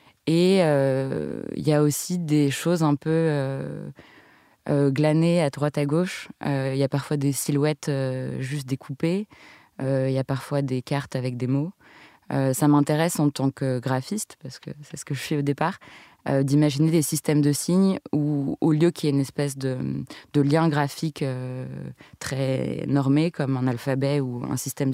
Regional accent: France; en tant que Française, j'apprenais une partie un peu sombre de l'histoire française

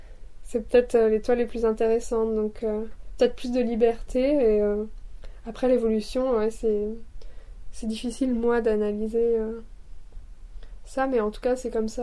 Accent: Grand Est, France; moi j'ai grandi en Lorraine, donc il y a peut-être quelque chose géographiquement signifiant

